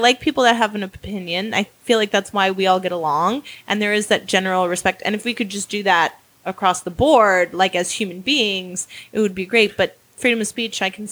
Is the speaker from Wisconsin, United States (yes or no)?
yes; Wisconsin, United States; I grew up in Wisconsin, so I didn't ever really think of it that there, I mean, that's my white privilege, right?